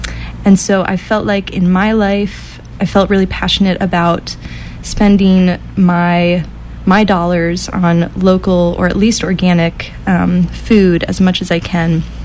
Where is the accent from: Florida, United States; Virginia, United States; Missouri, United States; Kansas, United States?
Florida, United States; now in Chico, United States; So I came from Florida, and as I drove out here, I really thought Chico was on the coast.